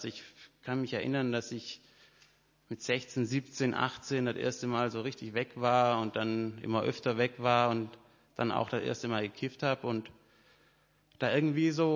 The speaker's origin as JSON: {"language": "German", "town": "Mühlacker", "region": "Baden-Württemberg", "country": "Germany", "tie": "born or raised there", "also_born_or_lived": "Stuttgart / Pforzheim", "said": "Ich bin geboren in Stuttgart, also ich komme gar nicht so weit weg von hier. Ich bin aufgewachsen in Mühlacker und habe dann so in Pforzheim meine Jugend verbracht."}